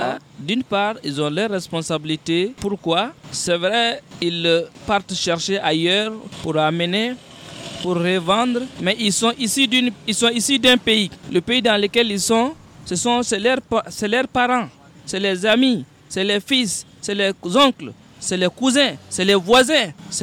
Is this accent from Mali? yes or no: yes; Mali; Nous sommes tous des Maliens